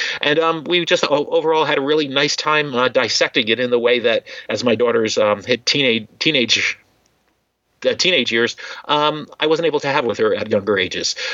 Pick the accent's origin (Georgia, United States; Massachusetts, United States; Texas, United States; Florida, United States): Florida, United States; Jacksonville; from Jacksonville.